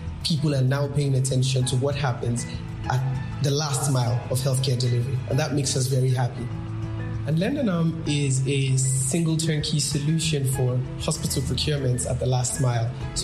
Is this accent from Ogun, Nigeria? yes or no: yes; Ogun, Nigeria; I'm 28 years old and I'm from Ogun State here in Nigeria.